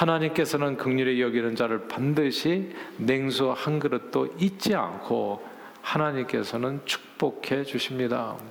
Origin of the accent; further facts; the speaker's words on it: South Korea; 저희 아버님 사업이 부도가 나는 바람에 저희 식구는 모두 서울 근교의 방 한 칸짜리에서